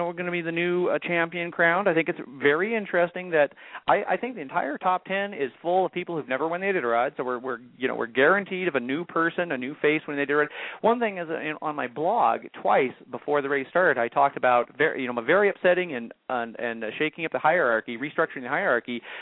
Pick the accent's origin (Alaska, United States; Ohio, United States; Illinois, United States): Alaska, United States; Now, I was raised in Alaska. My dog mushing career began as a small child in Alaska